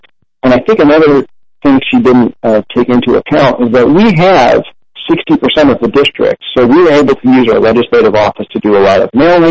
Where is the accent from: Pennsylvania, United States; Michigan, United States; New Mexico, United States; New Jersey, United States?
Michigan, United States; born there; from the city of Mosul in Iraq, and they came here, my dad in the late 40s, my mom in the early 60s, and I was born here in Michigan